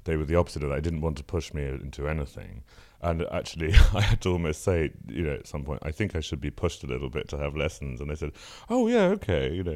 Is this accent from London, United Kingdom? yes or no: yes; London, United Kingdom; born there; I was born in North London, and my parents, my mother is an academic art historian and curator of exhibitions. My father is a translator of poetry.